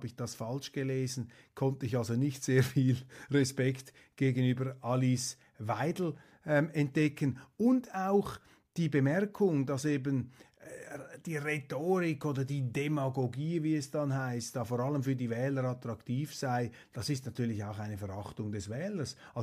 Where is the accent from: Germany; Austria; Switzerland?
Switzerland; Und als Schweizer würde ich sagen, ein guter Europäer ist skeptisch gegenüber der Europäischen Union.